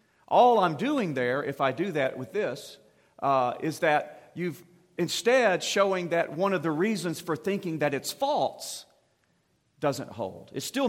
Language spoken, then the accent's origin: English; United States; I come from the United States.